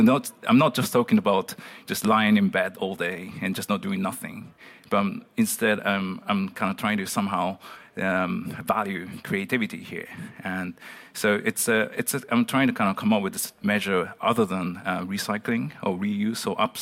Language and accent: English; Japan; English is a second language; moved away as an adult; now in Netherlands; I've been based in the Netherlands for the past 7 years, but I'm just started my PhD, engineering PhD, remotely from my hometown in Japan. So I'm really sort of living in between the Netherlands and Japan right now.